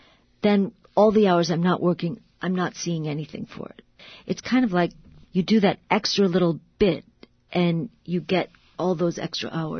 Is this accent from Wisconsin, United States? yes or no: yes; Green Bay, Wisconsin, United States; I grew up in Green Bay, Wisconsin, which is sort of a mill town, a big factory town.